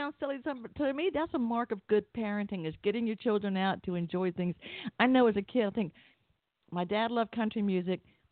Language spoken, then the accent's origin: English; Atlanta, Georgia, United States; I grew up in Atlanta